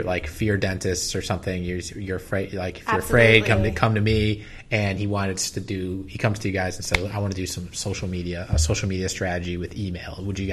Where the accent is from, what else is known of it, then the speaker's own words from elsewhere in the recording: Milwaukee, Wisconsin, United States; So I grew up in Milwaukee, so that's why I can help you with that one.